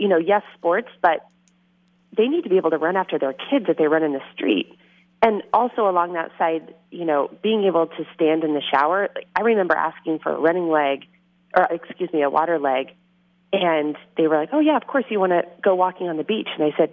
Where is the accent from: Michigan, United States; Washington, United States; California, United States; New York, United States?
Washington, United States; Seattle; now in Boston, United States; You know, I am not originally from Boston. I'm from Seattle, so I didn't grow up with the marathon